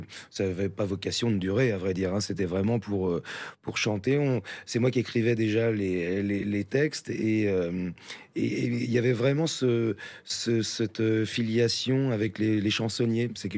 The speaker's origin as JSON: {"language": "French", "country": "France", "also_born_or_lived": "United States", "accent": "French", "said": "J'ai pas du tout l'accent américain. J'ai conservé un accent très"}